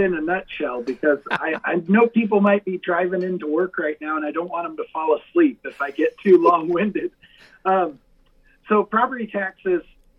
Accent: Colo, Iowa, United States; I was lucky enough to come back up to that family farm that I grew up on in Colo

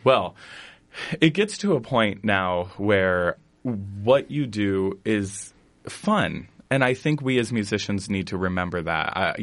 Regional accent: Van Horn, Iowa, United States; I grew up in Iowa. I grew up in a small town outside of Cedar Rapids, Van Horn

